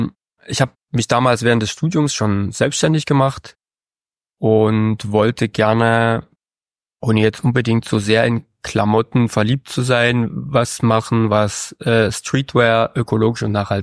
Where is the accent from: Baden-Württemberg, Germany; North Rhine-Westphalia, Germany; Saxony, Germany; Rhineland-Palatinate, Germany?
Saxony, Germany; Freiberg; born there; Ich bin 1990 in Freiberg in Sachsen geboren. Da in der Nähe bin ich seit kurzem auch wieder zu Hause.